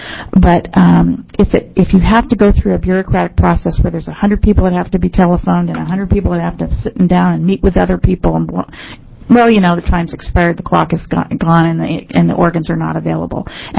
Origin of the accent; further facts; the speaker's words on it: Portland, Oregon, United States; I'm from Portland, Oregon.